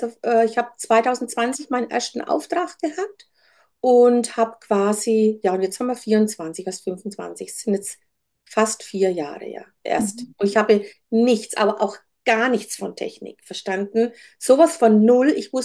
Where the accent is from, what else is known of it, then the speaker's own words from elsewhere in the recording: Rhön, Germany; Ich komme aus der Rhön